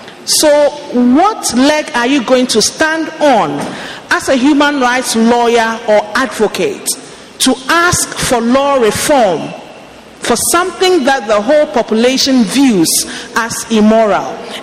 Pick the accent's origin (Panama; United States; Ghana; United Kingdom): Ghana; I'm from Ghana.